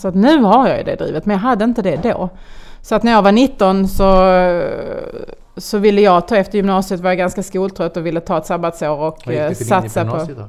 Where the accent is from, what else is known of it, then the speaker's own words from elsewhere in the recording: Falsterbo, Skåne, Sweden; Jag är uppväxt nere i Skanö Falsterbo som ligger så långt sydväst man kan komma i det här landet.